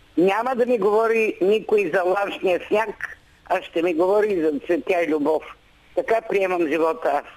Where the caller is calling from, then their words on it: Sofia, Sofia City, Bulgaria; Аз съм от София